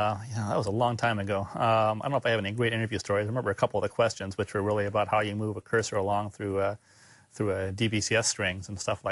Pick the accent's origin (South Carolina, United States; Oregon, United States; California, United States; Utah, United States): Oregon, United States; I grew up in Oregon. I went to high school in Oregon and really liked it there.